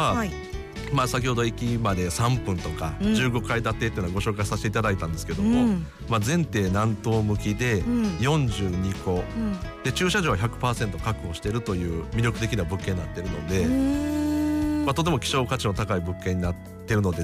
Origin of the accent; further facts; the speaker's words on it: Himeji, Hyogo, Japan; now in Kakogawa, Japan; なので実はですけど地元が私姫路なんですけども。